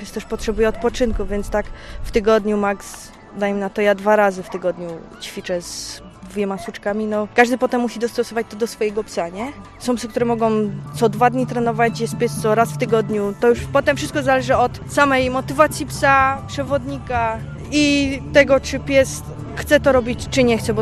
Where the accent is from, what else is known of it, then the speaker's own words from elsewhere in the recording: Tychy, Silesian Voivodeship, Poland; przyjechałam z Tychów